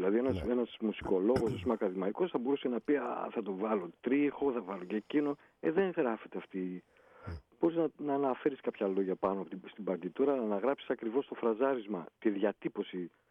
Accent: Kilkis, Central Macedonia, Greece; Δηλαδή εγώ είμαι από το Κιλκής, επειδή δεν είναι Αθήνα το Κιλκής, σημαίνει ότι δεν είναι τόσο δυνατό.

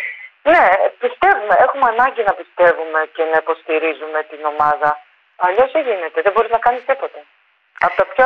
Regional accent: Crete, Greece; Εγώ είμαι και από την Κρήτη.

